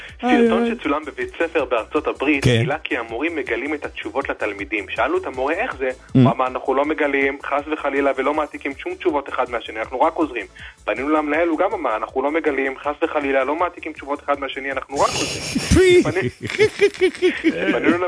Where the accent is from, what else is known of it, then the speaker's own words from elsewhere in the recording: Southern District, Israel; אני גם מהדרום.